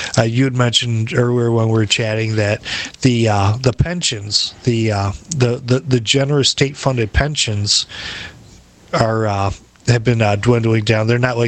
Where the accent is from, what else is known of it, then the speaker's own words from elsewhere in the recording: Detroit, Michigan, United States; I'm originally from the Detroit area